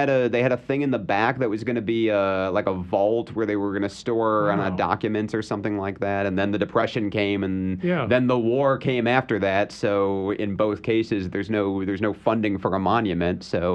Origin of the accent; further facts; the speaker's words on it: East Lansing, Michigan, United States; I had Spartanopoly because I was growing up in East Lansing, or near East Lansing, where Michigan State was.